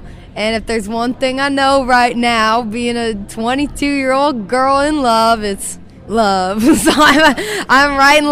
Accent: Dallas, Texas, United States; I'm from Dallas, Texas.

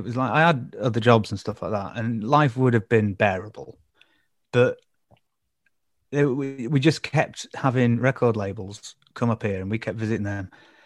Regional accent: Leeds, Yorkshire and the Humber, United Kingdom; I love doing gigs in Manchester because we're from Leeds

